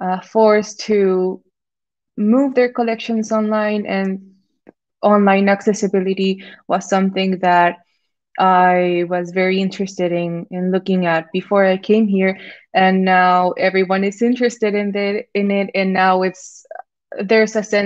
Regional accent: Mexico; I'm from Mexico, so I'm very exposed to the sun all the time.

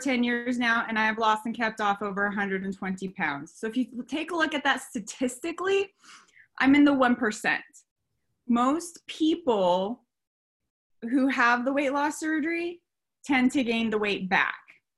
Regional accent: Elko, Nevada, United States; I was in Elko, my hometown, and my sister and I had gone out that night.

